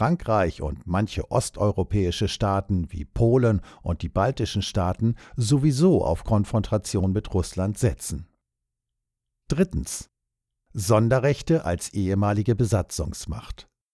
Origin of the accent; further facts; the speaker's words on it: Heidelberg, Baden-Württemberg, Germany; In meiner Heimatstadt Heidelberg waren die Amerikaner allgegenwärtig